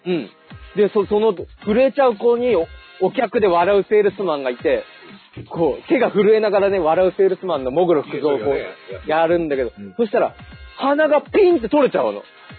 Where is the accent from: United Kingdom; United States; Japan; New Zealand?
Japan; Fukushima; なかったからな、地元福島には。